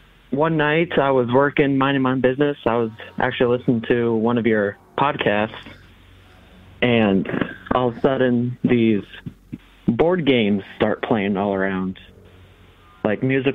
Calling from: Iowa, United States; I'm calling from Iowa.

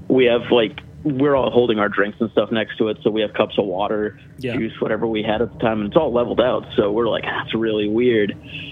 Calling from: New Hampshire, United States; I'm calling from New Hampshire.

